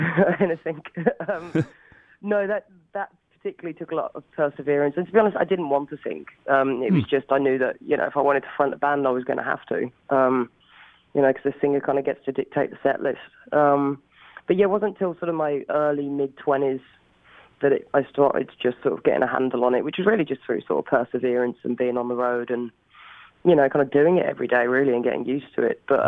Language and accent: English; Birmingham, West Midlands, United Kingdom; I was doing a charity show in my hometown of Birmingham